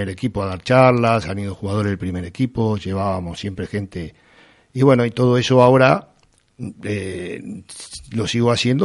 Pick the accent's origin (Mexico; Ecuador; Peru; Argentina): Argentina; moved away as an adult; now in Spain; Yo soy argentino y cuando llegué a la isla en el 2002, lo que te decía, tengo la licenciatura en educación física, la convalidé en España